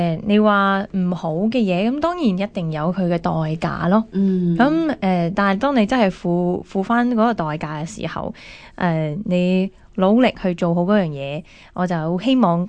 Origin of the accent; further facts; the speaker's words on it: Hong Kong; 即系可能我喺香港长大啦，咁啊，但系就呢个白皮肤嘅鬼妹仔啦，咁又讲中文嘅